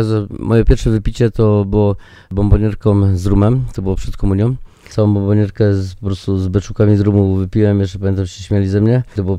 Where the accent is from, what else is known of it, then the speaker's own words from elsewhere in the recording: Jelenia Góra, Lower Silesian Voivodeship, Poland; akurat ja pochodzę z Jeleniej Góry, pod Karpaczem tam jeszcze